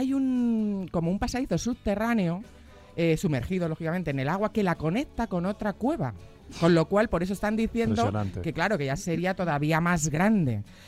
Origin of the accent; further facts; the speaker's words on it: Sigüenza, Castilla-La Mancha, Spain; Bueno, sí, la catedral de mi pueblo, de Sigüenza.